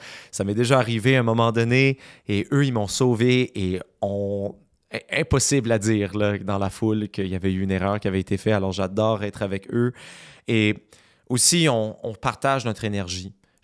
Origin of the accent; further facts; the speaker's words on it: New Brunswick, Canada; qui avait lieu le 16 septembre dernier à Madran, dans mon coin de pays, dans le nord-est du Nouveau-Brunswick.